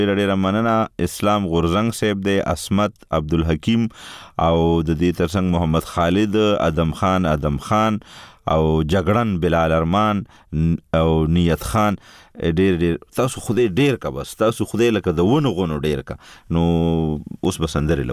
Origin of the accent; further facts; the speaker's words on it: Khyber Pakhtunkhwa, Pakistan; نو زه د وزیرستان په دی خسته خسته بوونو کرا لوي شوم